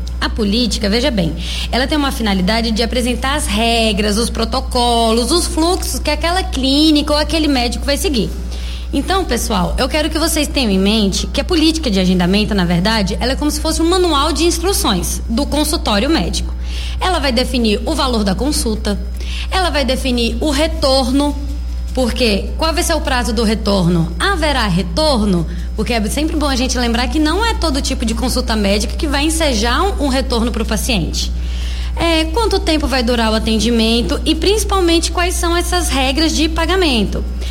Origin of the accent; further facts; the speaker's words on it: Barreiras, Bahia, Brazil; Eu sou daqui da cidade mesmo, nascida e criada em Barreiras. Sou filha da terra, sempre bom lembrar disso.